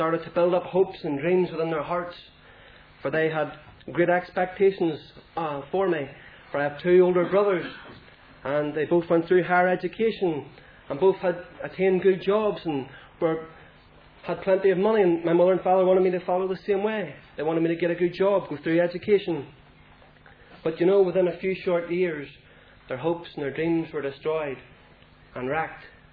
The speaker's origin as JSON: {"language": "English", "town": "Lisburn", "region": "Northern Ireland", "country": "United Kingdom", "tie": "born or raised there", "said": "I was brought up in Lisburn. Sent each week faithfully to a Sunday school in Belfast, and I do thank the Lord for those precious years of hearing the gospel."}